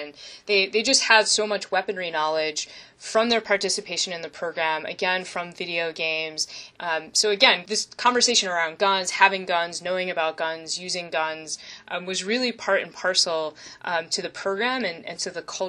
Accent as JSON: {"language": "English", "region": "Pennsylvania", "country": "United States", "said": "You know, I'm from Pennsylvania, which is rich in gun culture, but I never grew up around guns."}